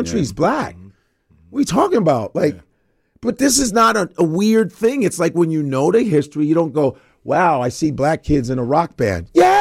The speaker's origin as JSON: {"language": "English", "town": "Chicago", "region": "Illinois", "country": "United States", "said": "But I'm from Chicago. That's where a lot of punk started in Chicago."}